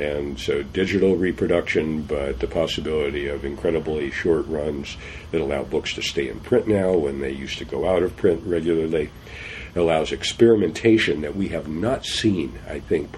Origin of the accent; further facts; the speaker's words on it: The Dalles, Oregon, United States; I grew up in the Dalles, Oregon, which is on the Columbia River, about 80 miles east of Portland, high desert.